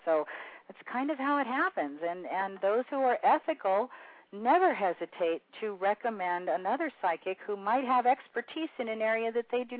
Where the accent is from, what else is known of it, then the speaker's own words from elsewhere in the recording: California, United States; I was raised in the Southern California entertainment business, which is very accepting of those who are a little bit different, like me.